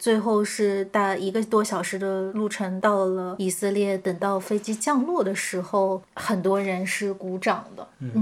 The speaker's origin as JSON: {"language": "Chinese", "country": "China", "said": "那个海关拿着我的护照发现我是中国人"}